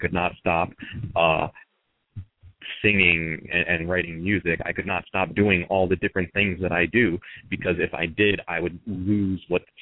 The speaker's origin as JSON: {"language": "English", "town": "Providence", "region": "Rhode Island", "country": "United States", "said": "I'm being from Providence, Rhode Island. We've got a very strong slam team."}